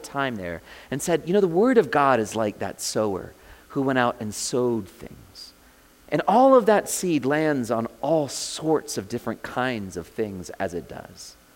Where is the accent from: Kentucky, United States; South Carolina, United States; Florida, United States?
Florida, United States; I grew up in Florida. The farming there was orange groves and cattle